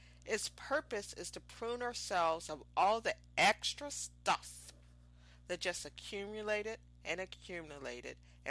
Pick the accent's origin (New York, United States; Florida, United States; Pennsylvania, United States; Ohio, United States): Pennsylvania, United States; Pittsburgh; they're playing against the Pittsburgh Penguins, which happens to be my hometown and where I spent the first 35 years of my life.